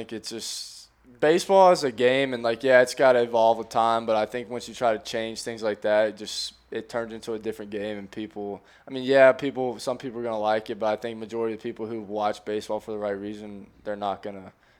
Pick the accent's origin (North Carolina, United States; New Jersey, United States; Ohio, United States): North Carolina, United States; So I grew up in North Carolina. Obviously the Braves are the closest, or the Nationals